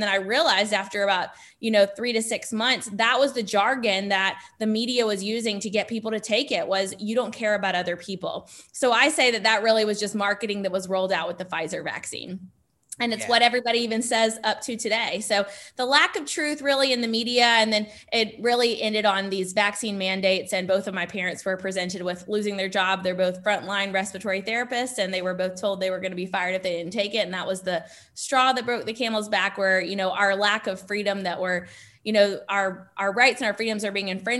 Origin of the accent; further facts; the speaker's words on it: North Carolina, United States; Yeah, well, I grew up in North Carolina and I got my nursing degree from a school called Bob Jones in South Carolina